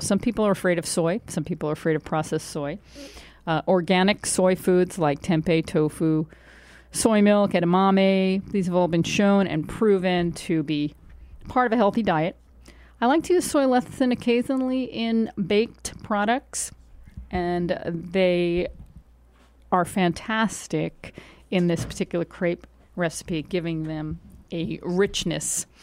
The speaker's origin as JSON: {"language": "English", "region": "New York", "country": "United States", "tie": "born or raised there", "said": "I grew up in New York."}